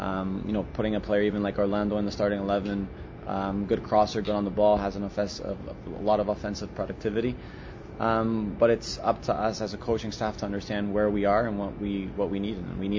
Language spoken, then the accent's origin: English; Leamington, Ontario, Canada; me growing up in Leamington in that Windsor area, I know there's a lot of football fanatics.